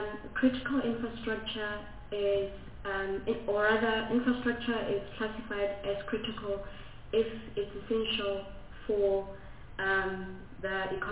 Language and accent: English; North West, South Africa; Northwest.